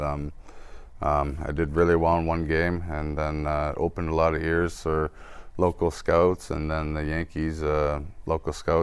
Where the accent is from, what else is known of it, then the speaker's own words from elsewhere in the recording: Orono, Ontario, Canada; from any Canadian kid growing up playing hockey